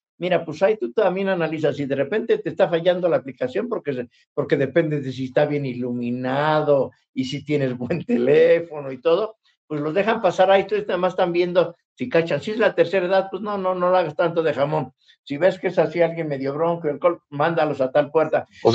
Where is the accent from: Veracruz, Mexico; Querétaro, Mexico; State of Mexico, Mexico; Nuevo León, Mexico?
State of Mexico, Mexico; Atlacomulco; gente de Atlacomulco, de donde soy, tierra de gobernadores